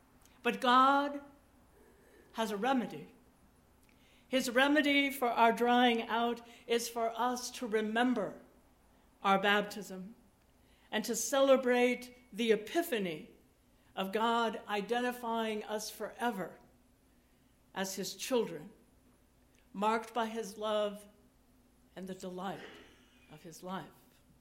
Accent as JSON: {"language": "English", "town": "Abbeville", "region": "Louisiana", "country": "United States", "tie": "born there", "said": "It showed that while I was born in Abbeville, Louisiana, I did know that. I was baptized in Emporia, Kansas."}